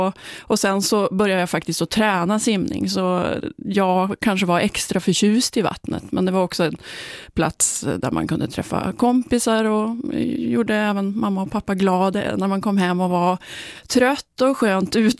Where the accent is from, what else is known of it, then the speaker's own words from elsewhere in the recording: Norrbotten County, Sweden; Jag är uppvuxen i Norrbotten och i ett litet samhälle där badhuset spelar en väldigt stor roll för oss i samhället.